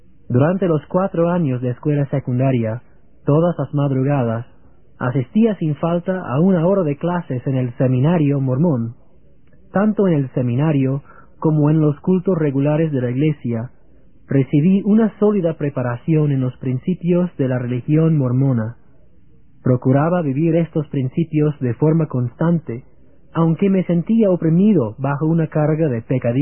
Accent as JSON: {"language": "Spanish", "region": "Virginia", "country": "United States", "tie": "born or raised there", "said": "Nací y me crié en Virginia, Estados Unidos, dentro de una familia mormona creyente, dirigente, fiel en sus obligaciones con la iglesia y sincera en sus deseos de alcanzar las metas espirituales inculcadas por la misma."}